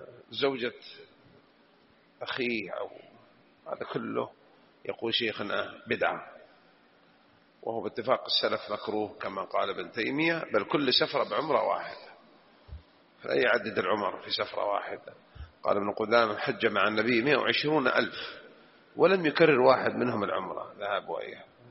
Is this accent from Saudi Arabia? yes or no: yes; Hejaz, Saudi Arabia; ها في أشياء عندنا في الحجاز تشبهها إلى الآن باقية